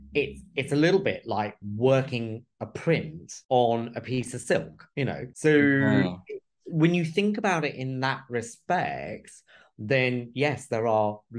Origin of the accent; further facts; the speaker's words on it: Mombasa, Coast, Kenya; now in United Kingdom; when we first moved to this country, because I was born in Mombasa, and my family, my parents and my siblings, we moved over to the UK